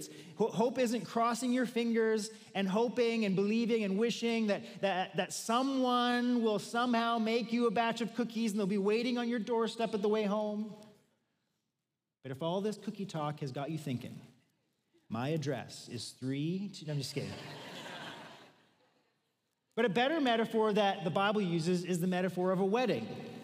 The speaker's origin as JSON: {"language": "English", "town": "Victoria", "region": "British Columbia", "country": "Canada", "tie": "born or raised there", "said": "I grew up in Victoria, our province's capital, and growing up on the island"}